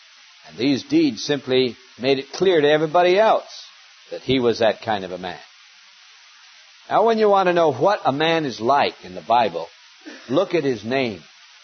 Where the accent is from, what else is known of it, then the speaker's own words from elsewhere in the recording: Montana, United States; now in California, United States; I grew up in Montana, where, as we often say, we only have two seasons, winter and August.